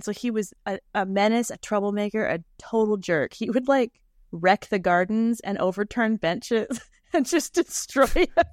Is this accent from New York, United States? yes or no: no; Utah, United States; No, I can't pronounce T's good because I'm from Utah.